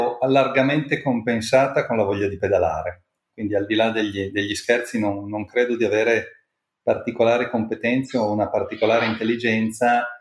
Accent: Turin, Piedmont, Italy; Io sono nato e cresciuto a Torino, da una famiglia metà piemontese e metà non. Ovviamente il mio cognome non è tipico delle Langhe, mio padre viene dall'Istria, ancora territorio italiano, quando era nato lui.

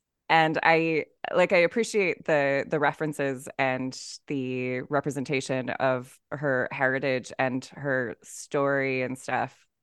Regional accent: United States; Yeah, as the American in the chat, like resident expat.

